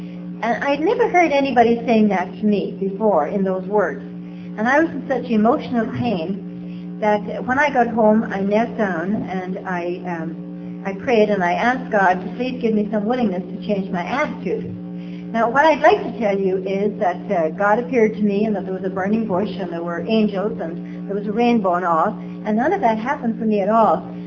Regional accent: Northern Ireland, United Kingdom; I come from Ireland, and I come from the northern part of Ireland, and the graffiti that we put in our walls, there is no surrender.

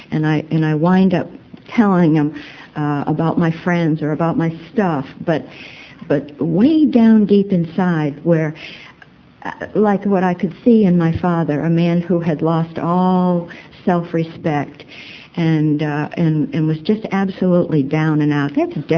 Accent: Pawtucket, Rhode Island, United States; And that's where I grew up. I grew up in Rhode Island. I grew up in Pawtucket, Rhode Island.

